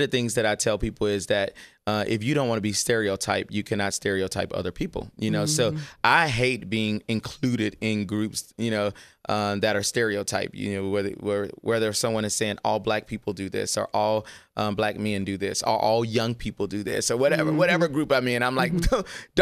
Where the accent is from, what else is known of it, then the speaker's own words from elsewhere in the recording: Louisiana, United States; I'm from Louisiana. So, you know, when you're making gumbo, you have to include a lot of ingredients to get some great flavor.